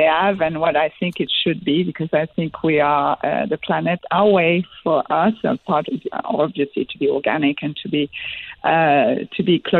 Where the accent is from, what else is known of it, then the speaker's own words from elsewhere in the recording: Quebec, Canada; I'm from Quebec, of course.